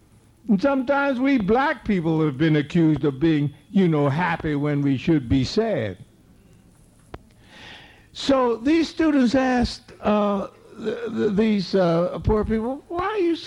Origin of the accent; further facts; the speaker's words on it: Boston, Massachusetts, United States; I happen to think back, you know, I'm from Boston, and we were sort of sad because the Red Sox blew it at the last minute.